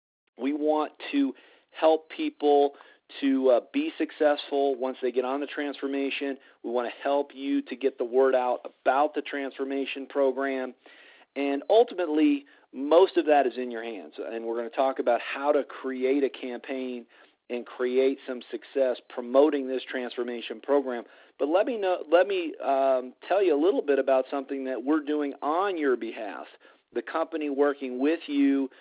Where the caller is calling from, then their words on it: Colorado, United States; I'm calling in from Colorado this evening.